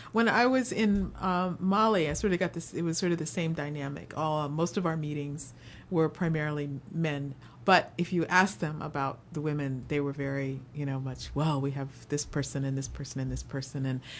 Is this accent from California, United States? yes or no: no; New York, United States; now in Richmond, United States; I came to Richmond just from New York, and I've been here for 20 years